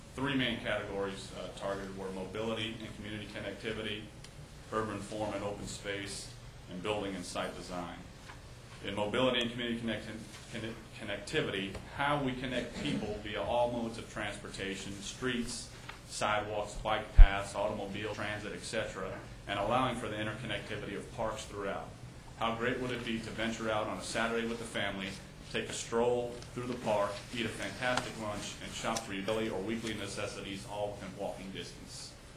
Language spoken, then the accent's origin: English; Long Island, New York, United States; I must say that as a kid growing up in Long Island, New York, I could walk to school, the grocery store, and the park within 10 minutes or so.